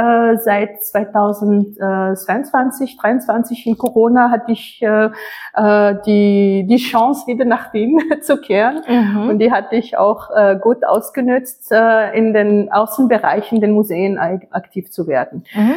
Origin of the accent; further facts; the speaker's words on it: Tunisia; German is a second language; now in Vienna, Austria; Aus Tunesien.